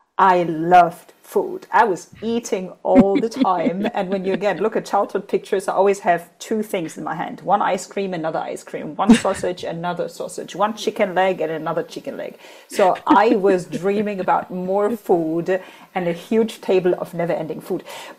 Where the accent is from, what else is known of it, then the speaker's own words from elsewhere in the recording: Germany; my parents are from Poland and they went to Germany. I was created in Germany. I grew up in Germany.